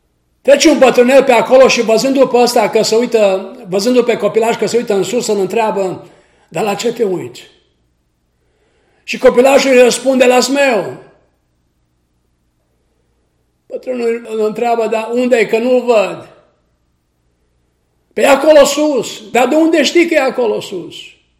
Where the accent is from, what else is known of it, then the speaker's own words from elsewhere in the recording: Romania; born there; moved away; also born or lived in United States; M-am născut în România, am trăit în Statele Unite